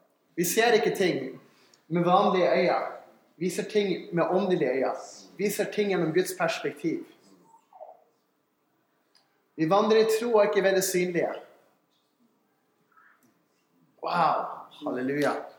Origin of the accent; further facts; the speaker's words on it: Mo i Rana, Nordland, Norway; jag kommer från Moirana